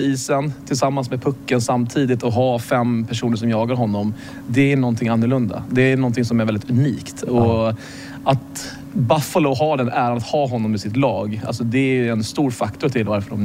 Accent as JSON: {"language": "Swedish", "town": "Eksjö", "region": "Jönköping County", "country": "Sweden", "said": "jag är från Eksjö, han är från Eksjö."}